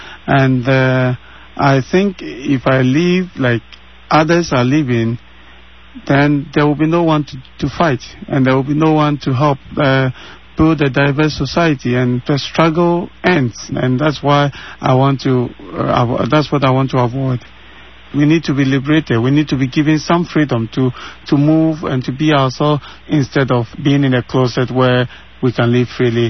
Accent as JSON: {"language": "English", "town": "Accra", "region": "Greater Accra", "country": "Ghana", "said": "I am a homosexual man from my village in Accra. When I was born in Ghana"}